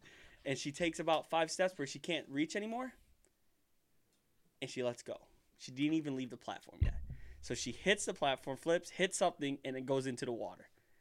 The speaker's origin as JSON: {"language": "English", "region": "Ohio", "country": "United States", "said": "Obviously, you guys know we're from Ohio."}